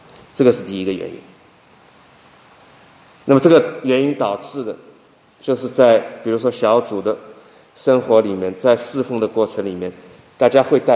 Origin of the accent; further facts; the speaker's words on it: China; 特别是从大陆出生，我自己是大陆出生长大，很多动荡